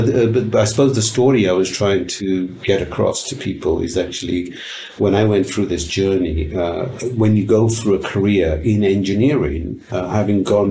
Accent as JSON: {"language": "English", "region": "Wales", "country": "United Kingdom", "tie": "born or raised there", "also_born_or_lived": "Uganda", "said": "I'm an Indian background, you know, born in Uganda. Passionate Welshman, because I grew up in Wales"}